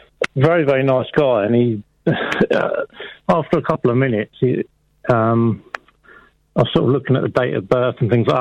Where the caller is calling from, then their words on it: South East England, United Kingdom; I'm in Kent.